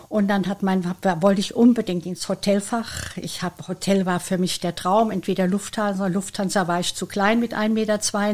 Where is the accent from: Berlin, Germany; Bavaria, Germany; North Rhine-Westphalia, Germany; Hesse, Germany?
Hesse, Germany; Wiesbaden; Ich bin in Wiesbaden groß geworden, deswegen sage ich immer, ich fühle mich in Wiesbaden geborgen und aufgehoben. Und es ist meine Heimatstadt